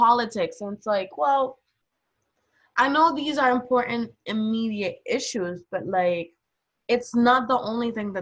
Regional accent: Puerto Rico; growing up in Puerto Rico

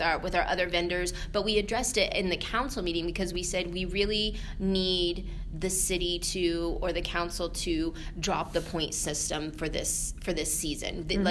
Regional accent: Indiana, United States; I grew up here in Indiana, and I grew up in an all-white farming community.

